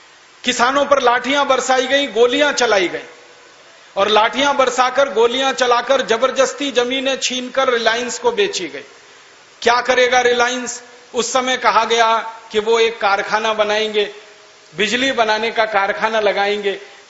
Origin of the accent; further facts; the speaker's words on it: Uttar Pradesh, India; born there; मेरा जन्म स्थान उत्तर प्रदेश में अलीगढ़ जिले में है। मेरे जिले के नजदीक में दादरी नाम का एक छोटा सा कस्बा है।